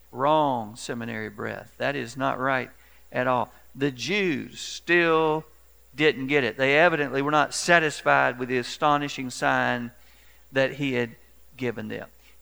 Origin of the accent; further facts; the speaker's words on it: Augusta, United States; I recall when we grew up in Augusta